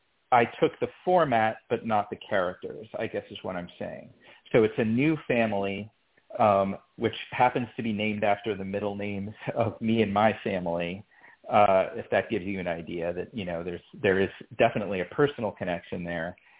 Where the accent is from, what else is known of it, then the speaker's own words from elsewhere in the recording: Pittsburgh, Pennsylvania, United States; the family on the show had such a resemblance to the family that I grew up with in Pittsburgh.